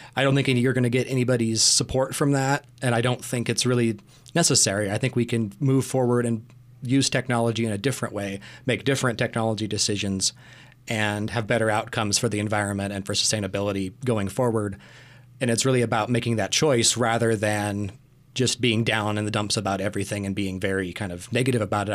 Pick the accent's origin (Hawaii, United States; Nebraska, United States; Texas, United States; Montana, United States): Montana, United States; Dillon; So I'm from Montana, Dillon, just up the road from Pocatello.